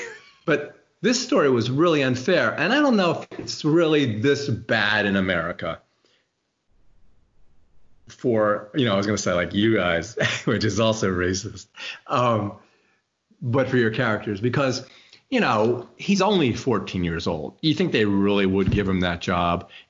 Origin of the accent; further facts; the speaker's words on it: United States; And the other thing is, since I'm American